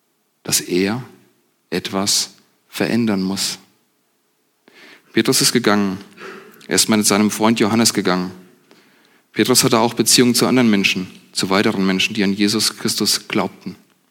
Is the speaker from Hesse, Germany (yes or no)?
yes; Hesse, Germany; Man hört es vielleicht, ich komme nicht von hier. Ich komme aus der Nähe von Gießen, aus der Nähe der Mitte von Deutschland.